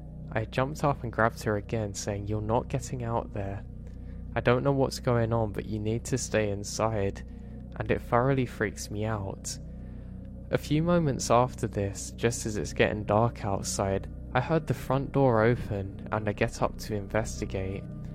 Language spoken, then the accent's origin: English; Oregon, United States; also born or lived in Las Vegas, United States; Now, me growing up in Oregon, I love the rain. And for the past 10 years, we lived in Vegas